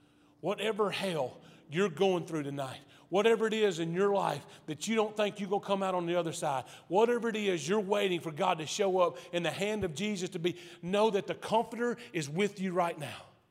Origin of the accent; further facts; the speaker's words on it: Alto, United States; I'm from Alto.